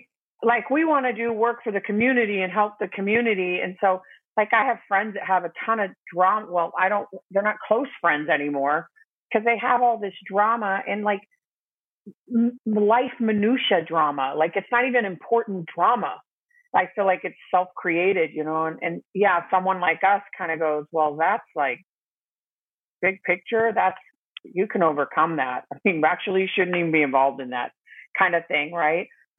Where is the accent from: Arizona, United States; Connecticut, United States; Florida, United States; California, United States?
Arizona, United States; Parents were divorced. I'm the oldest of six kids. And two of us have the same father, and we lived here in Arizona